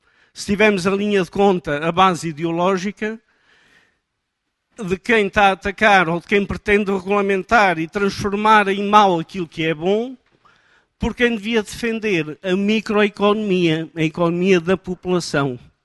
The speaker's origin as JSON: {"language": "Portuguese", "town": "Nazaré", "region": "Leiria", "country": "Portugal", "said": "Venho da Nazaré."}